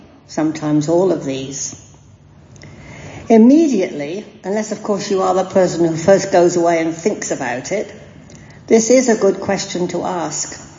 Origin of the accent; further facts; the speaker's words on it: England, United Kingdom; now in Australia; Now, you know I'm a Pom, and so my accent or way of talking comes out with much more direct and with a different pitch than the light tone of my Aussie friends.